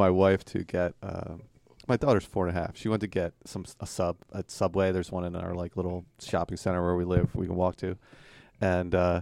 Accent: Delaware, United States; In growing up in Delaware, they have a place called Capriotti's, which is a really good sub shop.

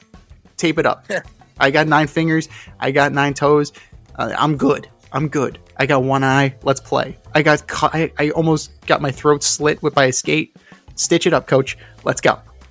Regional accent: New York City, New York, United States; That's the thing about being a New Yorker, man. You walk anywhere, nobody's going to fuck with you.

